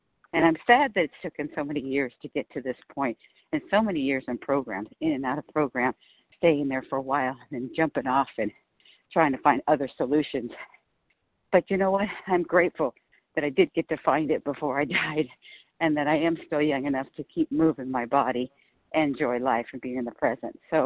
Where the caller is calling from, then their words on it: California, United States; I'm from Southern California